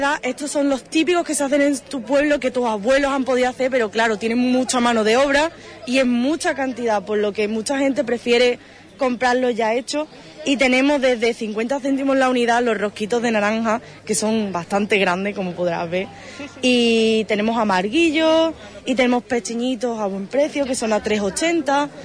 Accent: Bollullos, Andalusia, Spain; somos de Bollullo y esto es todo hecho a mano

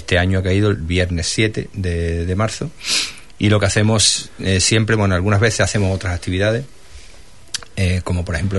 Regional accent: Calaña, Andalusia, Spain; Es una pedanía, y se ofende la gente.

